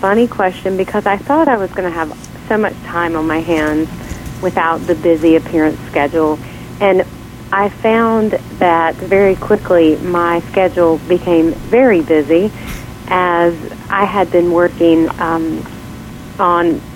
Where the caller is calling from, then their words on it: North Carolina, United States; I'm in North Carolina, right in the beautiful, near the beautiful Blue Ridge Mountains